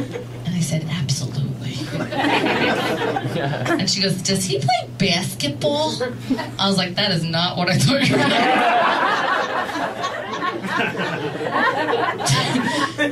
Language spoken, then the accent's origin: English; New York, United States; Where I'm from New York, it's 12 or less.